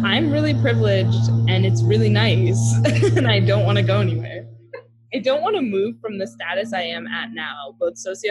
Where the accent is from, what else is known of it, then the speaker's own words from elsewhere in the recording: New Jersey, United States; Yeah, I'm also from Jersey, don't know how Pennsylvania.